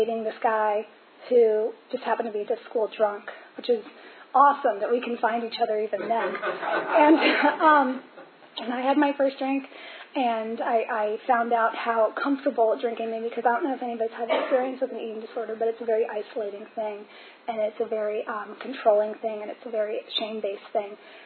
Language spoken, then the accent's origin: English; Reston, Virginia, United States; And my home group's the Midtown group, and I am from Reston, so it was actually a really nice drive down here.